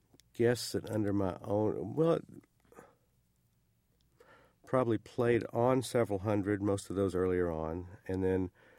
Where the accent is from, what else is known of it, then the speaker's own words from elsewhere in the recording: Oak Ridge, Tennessee, United States; And I grew up in Oak Ridge, Tennessee, which is very similar. It's more mountainous.